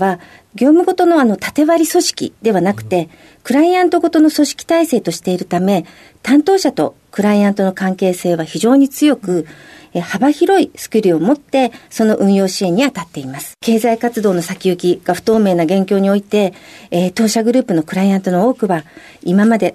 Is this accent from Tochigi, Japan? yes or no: yes; Tochigi, Japan; 栃木県栃木市になります。